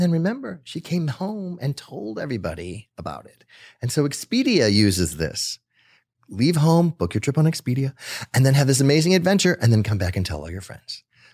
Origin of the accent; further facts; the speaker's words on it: Netherlands; also born or lived in South America; I grew up in South America, but I grew up in the Netherlands. So I was born in South America, but my parents took me to Netherlands right afterwards.